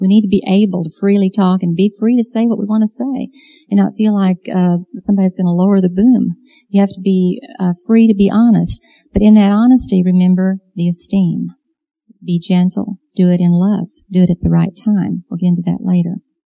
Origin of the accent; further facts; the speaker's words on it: Illinois, United States; moved away as an adult; I'd just come down from Illinois. I was raised up near Chicago.